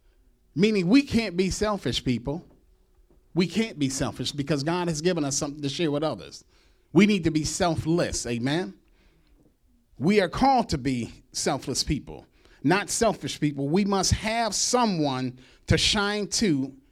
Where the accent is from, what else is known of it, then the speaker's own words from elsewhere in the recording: Detroit, Michigan, United States; or when we were growing up in Detroit, when we were little kids